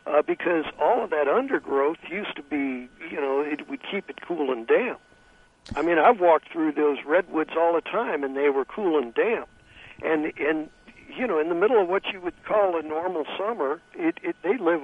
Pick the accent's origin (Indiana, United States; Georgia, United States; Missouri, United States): Missouri, United States; St. Louis; now in San Francisco, United States; I'm from St. Louis, but yeah.